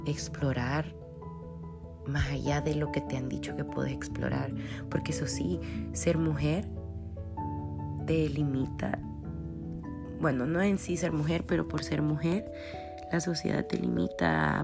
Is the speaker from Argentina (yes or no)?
no; El Salvador; lo que puedo hacer yo como siendo mujer en mi país